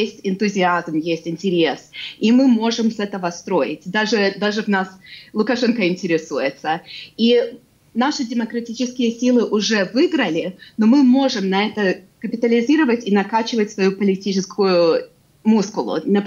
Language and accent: Russian; Brest, Brest Region, Belarus; also born or lived in Pinsk; now in United States; я родилась в Беларуси, я родилась в Пинске и росла в Бресте, но я образована в США